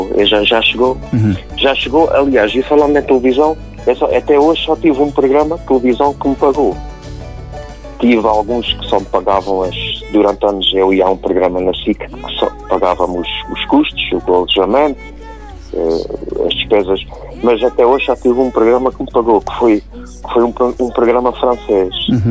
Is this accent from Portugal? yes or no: yes; Lagoa, Portugal; dar uma entrevista à rádio local da minha terra, Lagoa.